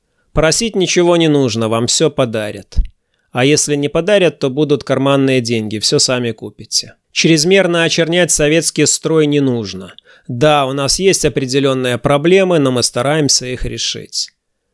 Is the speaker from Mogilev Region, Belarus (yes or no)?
yes; Mogilev Region, Belarus; мы, человек 15 из Могилевской области, поехали в город Дельменхорст, неподалеку от Бремена.